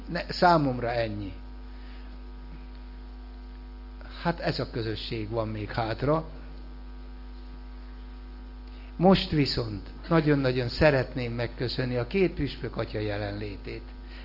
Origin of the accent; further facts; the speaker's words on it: Hungary; Én június 4-én születtem. És magyar vagyok.